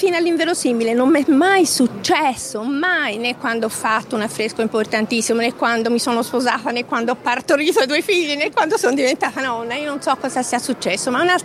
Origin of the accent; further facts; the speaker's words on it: Florence, Tuscany, Italy; perché io sono fiorentina, ma in questo momento mi sono veramente fidanzata con Siena